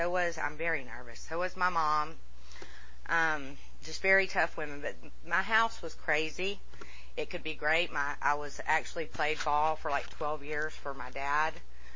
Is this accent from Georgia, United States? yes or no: yes; Brookhaven, Georgia, United States; I grew up in Brookhaven. My house, literally, you could walk to the Brookhaven MARTA station from my house.